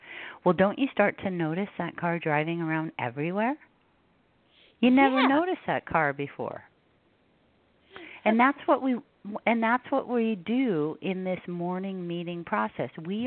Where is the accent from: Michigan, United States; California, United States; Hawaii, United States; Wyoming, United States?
Hawaii, United States; And I was raised in Hawaii, and I'm fair, so I have a lot of freckles.